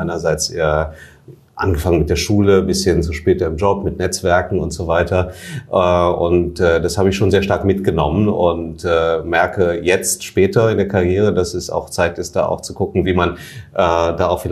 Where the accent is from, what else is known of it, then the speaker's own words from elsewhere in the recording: Bonn, North Rhine-Westphalia, Germany; also born or lived in Manila, Philippines; now in Berlin, Germany; ich bin aufgewachsen in Manila und in Bonn, also in Hauptstädten und ja, jetzt in Berlin.